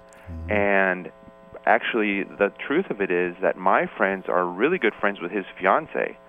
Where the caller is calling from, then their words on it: Seattle, Washington, United States; I'm calling from Seattle.